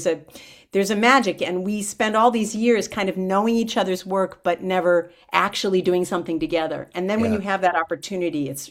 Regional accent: Milwaukee, Wisconsin, United States; also born or lived in Omaha, United States; Well, I was born in Omaha, Nebraska, because my dad was in the Air Force there, but I grew up in Milwaukee.

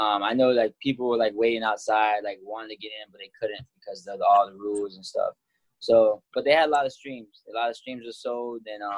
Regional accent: Florida, United States; I grew up in Florida, and I wrestled outside before

